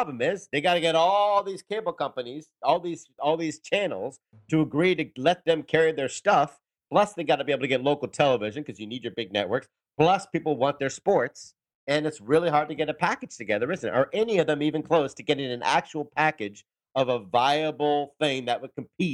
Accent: Florida, United States; I grew up in South Florida. I have no idea what it is.

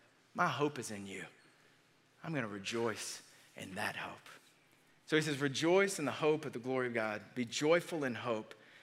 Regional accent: Georgia, United States; We're the people from South Georgia

